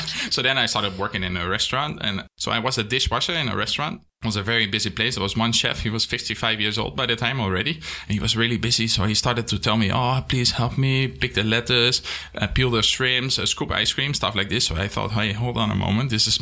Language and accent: English; Green Heart, Netherlands; English is a second language; And as I said, I'm from the Green Heart. So in the Green Heart, it's very famous that there's a lot of flower business.